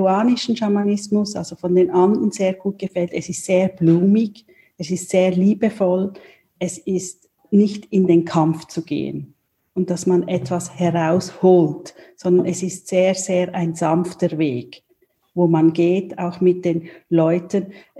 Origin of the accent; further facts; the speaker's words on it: Switzerland; ich komme aus der Schweiz. Also in der Nähe von Basel wohne ich mit meiner Familie.